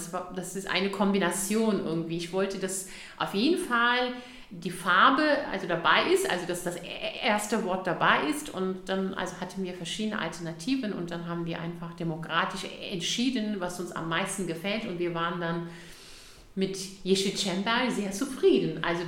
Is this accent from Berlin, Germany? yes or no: yes; Berlin, Germany; born there; ich bin ja also hier geboren in Berlin, aber man sieht es ja sofort, dass ich also türkische Eltern habe.